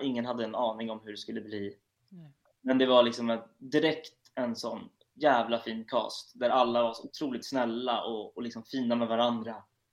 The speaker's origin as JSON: {"language": "Swedish", "town": "Gävle", "region": "Gävleborg County", "country": "Sweden", "tie": "born or raised there", "said": "Ja, men jag har två ursprung kan man säga. Jag är uppvuxen i Gävle."}